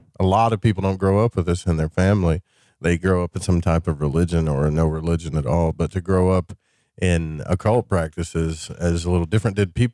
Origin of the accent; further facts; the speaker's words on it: Arkansas, United States; I'm from Arkansas.